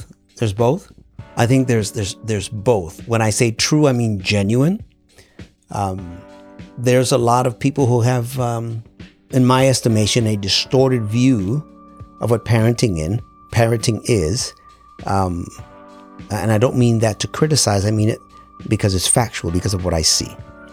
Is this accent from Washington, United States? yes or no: no; New York, United States; born there; I was born in New York. My parents are Puerto Rican.